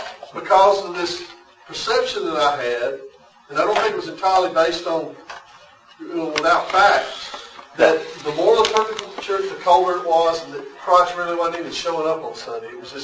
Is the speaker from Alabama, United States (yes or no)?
yes; Alabama, United States; growing up in Alabama, you know, in the culture